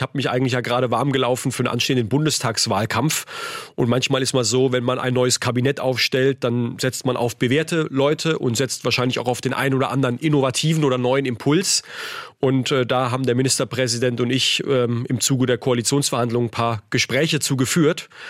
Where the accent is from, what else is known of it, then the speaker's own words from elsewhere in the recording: Heidelberg, Baden-Württemberg, Germany; bin viel gependelt zwischen dem Lebensort meiner Familie, meinem Wohnort, meiner Heimat Heidelberg und Berlin.